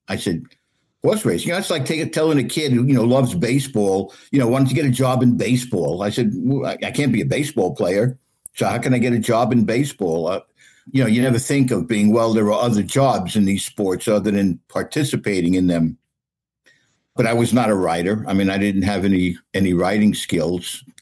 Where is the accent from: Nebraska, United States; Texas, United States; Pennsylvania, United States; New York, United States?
New York, United States; Brooklyn; Well, yes, I was born in Brooklyn, on the streets of Brooklyn, just like, you know, any other Brooklyn street kid